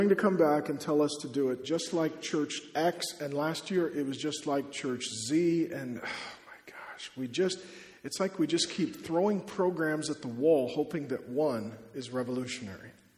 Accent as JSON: {"language": "English", "town": "Seattle", "region": "Washington", "country": "United States", "tie": "born or raised there", "said": "I grew up in Seattle as a non-Christian. I grew up in a rough part of town."}